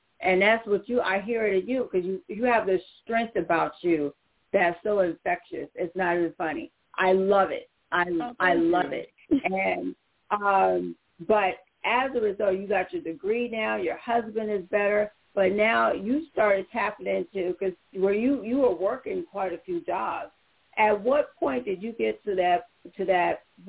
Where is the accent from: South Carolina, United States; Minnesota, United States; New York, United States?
South Carolina, United States; Pineville; And you know, you're from King Street, I'm from Pineville. That's Berkeley County, Williamsburg